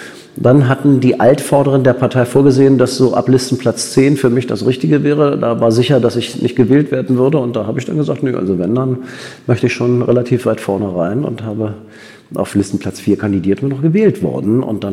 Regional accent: Berlin, Germany; Ich bin in Berlin geboren, groß geworden, zur Schule gegangen

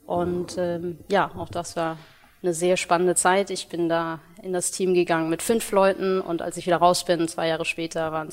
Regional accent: North Rhine-Westphalia, Germany; born there; now in Hamburg, Germany; Bin gebürtig aus dem Ruhrgebiet als Sohn.

